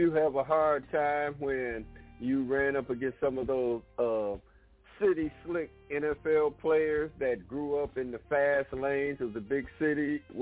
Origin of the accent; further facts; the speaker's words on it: Pine Bluff, Arkansas, United States; as a country boy growing up in Pine Bluff